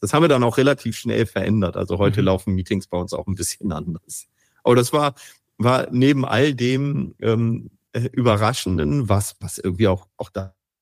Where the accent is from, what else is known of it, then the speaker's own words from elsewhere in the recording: Lübeck, Schleswig-Holstein, Germany; now in Betzdorf, Germany; Also wir kommen aus Lübeck, meine Familie und ich. Meine Familie, das ist meine Frau und meine zwei Kinder.